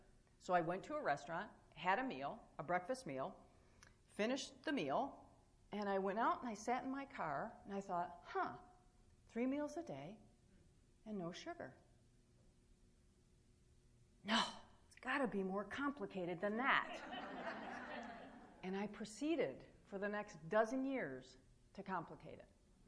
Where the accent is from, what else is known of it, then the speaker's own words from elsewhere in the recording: Michigan, United States; because I'm from Michigan, right